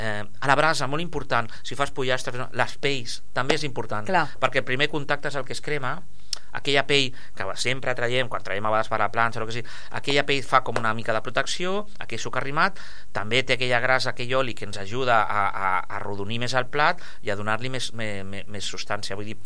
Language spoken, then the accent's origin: Catalan; Catalonia, Spain; som país de porc, ja ho hem dit, som catalans, som de porc